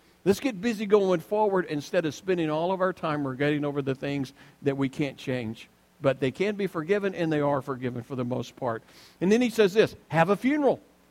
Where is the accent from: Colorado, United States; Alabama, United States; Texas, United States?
Alabama, United States; Depends on what state you're from. I'm from the Freddie, Alabama. It was wrestling to us.